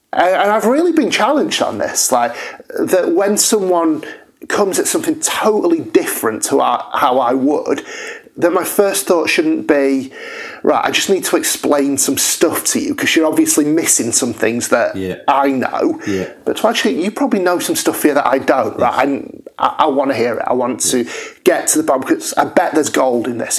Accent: United Kingdom; we are learning to think the best as white British people of people of other cultures

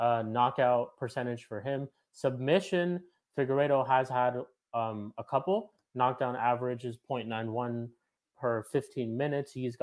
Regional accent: Sacramento, California, United States; Cody Garbrandt is actually where I'm from Sacramento itself.

